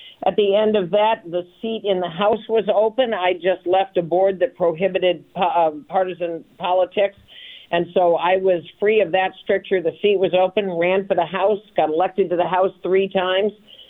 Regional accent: Redmond, Oregon, United States; also born or lived in Bend; I'm a native Oregonian. I was born in Bend, grew up in Redmond, went away to school, came back.

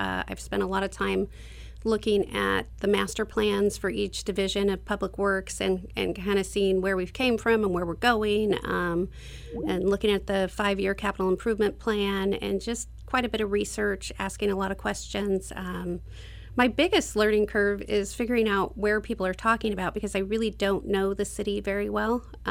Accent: Oregon, United States; Before, I grew up in the Rogue Valley. I went to Eagle Point High School.

